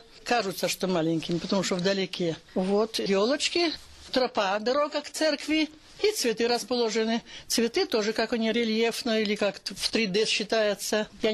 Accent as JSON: {"language": "Russian", "town": "Rabanga", "region": "Vologda Oblast", "country": "Russia", "said": "Я ж из Рабанги, Рабангская."}